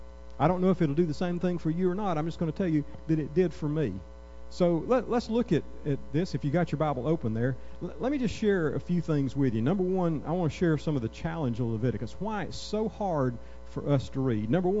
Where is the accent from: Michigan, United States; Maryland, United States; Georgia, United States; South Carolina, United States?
Georgia, United States; I grew up there in North Georgia, and when I grew up, my parents owned about 80 acres.